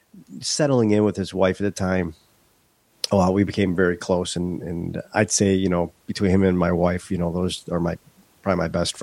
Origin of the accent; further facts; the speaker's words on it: Tonawanda, New York, United States; I was born in Western New York. Grew up just outside of Buffalo in a town called Tonawanda, city of Tonawanda.